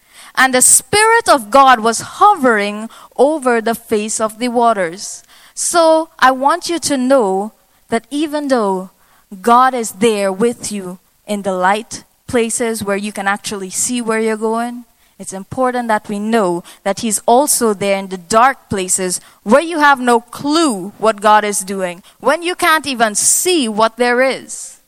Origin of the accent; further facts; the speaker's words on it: Trinidad & Tobago; trini, but you probably wouldn't understand me. So I'll try my very best. I hope you understand my accent.